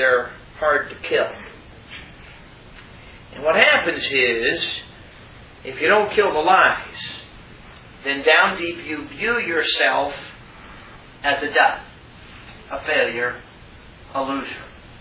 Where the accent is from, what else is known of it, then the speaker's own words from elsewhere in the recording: Chicago, Illinois, United States; Well, you know, I grew up in Chicago. I don't know anything about living out in the country.